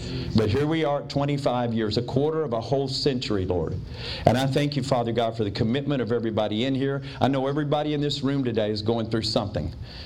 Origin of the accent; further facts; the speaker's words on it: Tennessee, United States; So now see, I'm from the South, but now see there, I don't talk that slow, y'all. I'm down there in Tennessee, but I don't talk like that.